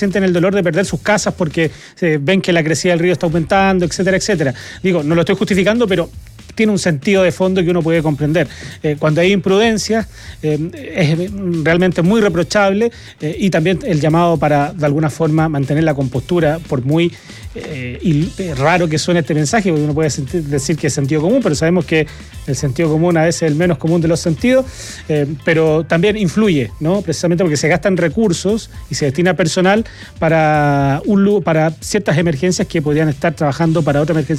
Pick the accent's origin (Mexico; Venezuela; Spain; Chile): Chile; Maule; Es que yo soy del Maule. Soy del Maule y un ratito voy para allá y tengo pegado el Maule en la cabeza.